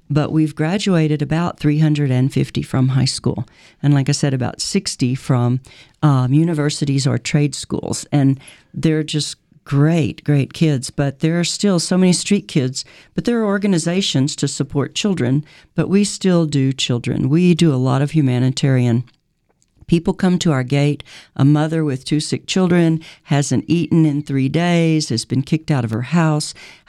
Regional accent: United States; now in Uganda; Now, there are a lot of people that come to scam because I'm an American.

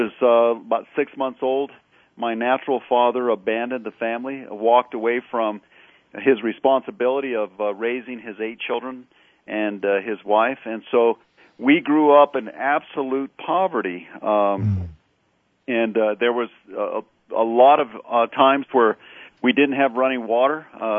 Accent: Albuquerque, New Mexico, United States; Born and raised in Albuquerque, here in my home city and home state, we like to say that we can trace, Jim, our family roots to the early Spanish settlers who came to this part of America hundreds of years ago.

